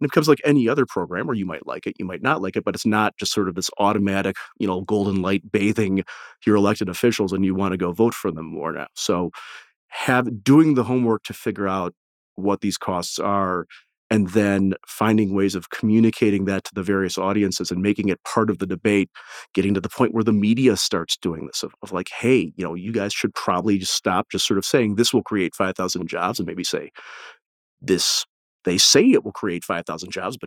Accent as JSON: {"language": "English", "town": "Detroit", "region": "Michigan", "country": "United States", "said": "So I'm from the Detroit area."}